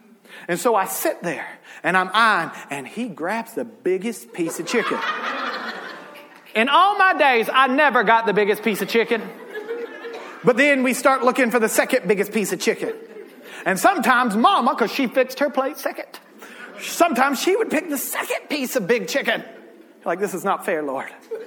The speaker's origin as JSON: {"language": "English", "region": "the South", "country": "United States", "tie": "born or raised there", "said": "I was raised in the South, where a relationship between a husband and a wife looks a lot different than up here."}